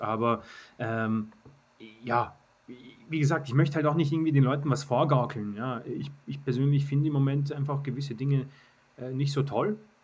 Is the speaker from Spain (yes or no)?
yes; Spain; Nicht so glücklich, dass es in die Verlängerung gehen musste für meine Spanier.